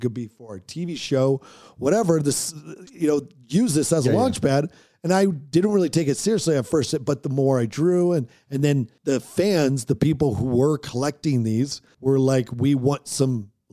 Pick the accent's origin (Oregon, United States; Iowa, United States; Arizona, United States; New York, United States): Oregon, United States; We were also, we grew up in Oregon and we were big into winter sports